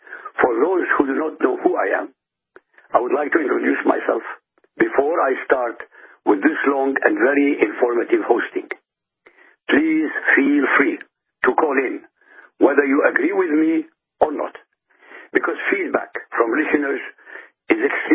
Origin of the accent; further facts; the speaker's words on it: Iraq; born there; first language Arabic; English is a second language; My mother tongue is Arabic, as I was born in Iraq, and very luckily for me, to secular parents.